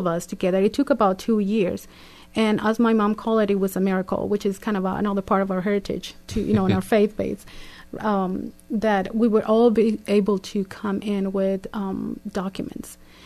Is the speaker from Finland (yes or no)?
no; Mexico; English is a second language; now in Kodiak, United States; We moved to from Mexico to Kodiak for the first time ever in December of 1999. There was 16 of us in our family.